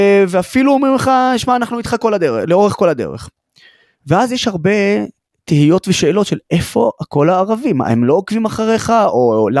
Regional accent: Nazareth, Northern District, Israel; אני גדלתי בנצרת כל חיי, ואני יודע את הבעיות של המגזר שלי

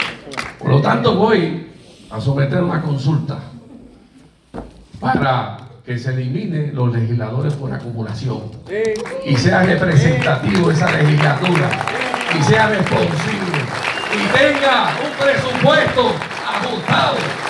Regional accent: Puerto Rico; como ciudadanos americanos que somos, como parte del pueblo de Puerto Rico

